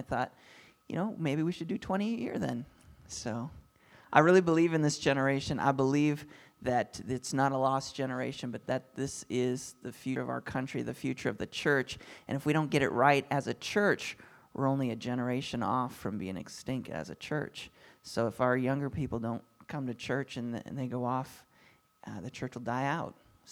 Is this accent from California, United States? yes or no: no; Brainerd, Minnesota, United States; now in Nashville, United States; I grew up in Minnesota. I'm from Brainerd area. And so I love it in Minnesota, except for I got off the plane and forgot how cold it was.